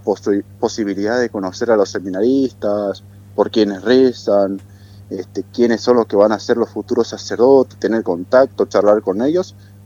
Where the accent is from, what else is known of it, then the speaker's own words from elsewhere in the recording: Oberá, Misiones, Argentina; Yo soy de la diócesis de Oberá.